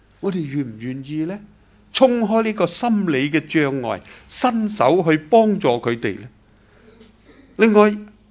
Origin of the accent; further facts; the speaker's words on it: Hong Kong; 我哋香港人喺嗰度已经隔离咗十几日